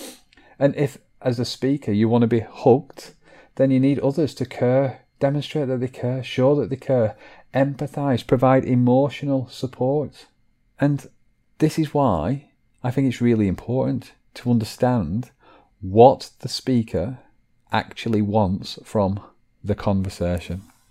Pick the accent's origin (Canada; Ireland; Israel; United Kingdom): United Kingdom; Chorley, North West England; I am a parent, I am from Chorley